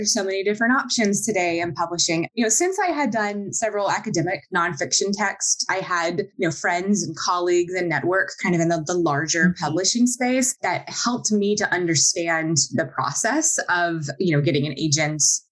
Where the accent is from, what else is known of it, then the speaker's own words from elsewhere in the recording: the South, United States; moved away as an adult; also born or lived in Pacific Northwest / East Coast; But I grew up in the South. I'm originally from the South, and I left home to go to college, and I've never been back to the South.